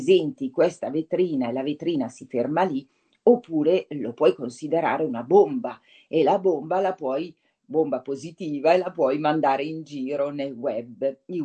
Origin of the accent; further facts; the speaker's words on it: Varese, Lombardy, Italy; noi principalmente quando siamo partiti pensavamo a Varese, perché noi siamo di Varese.